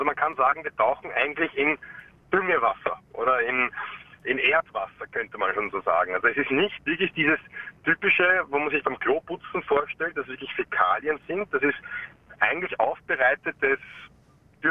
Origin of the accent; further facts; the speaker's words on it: Vienna, Austria; Ich bin Wiener, ja, ich bin Österreicher.